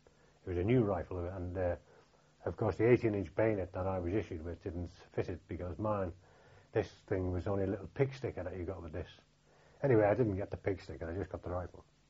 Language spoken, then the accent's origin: English; Liverpool, North West England, United Kingdom; because I came from Liverpool.